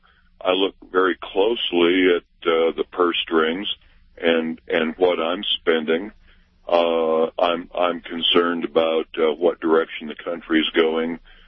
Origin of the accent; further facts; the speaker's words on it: the South, United States; I'm from the South